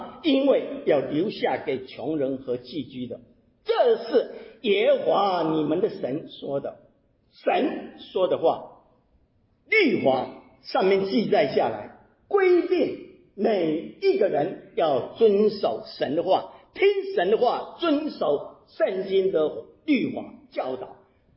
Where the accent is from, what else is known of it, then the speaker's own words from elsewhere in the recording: Taiwan; 我是在台湾长大的，台湾我成长的过程当中